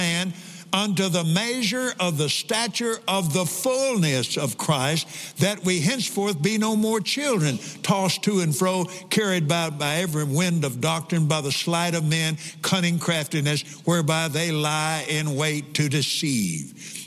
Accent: Texas, United States; But I'm from Texas.

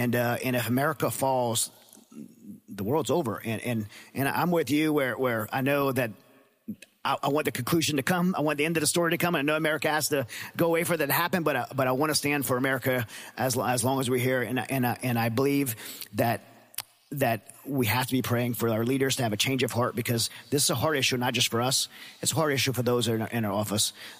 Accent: Louisiana, United States; I grew up in Louisiana, so I was hunting by the time I was six.

